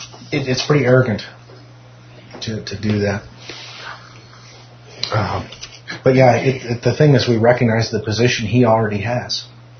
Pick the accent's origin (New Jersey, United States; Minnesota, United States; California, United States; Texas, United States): California, United States; I said that because I'm from California.